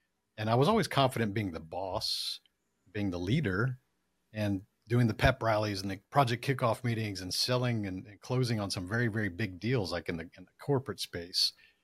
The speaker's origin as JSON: {"language": "English", "region": "Texas", "country": "United States", "said": "Just like I have, I'm from Texas."}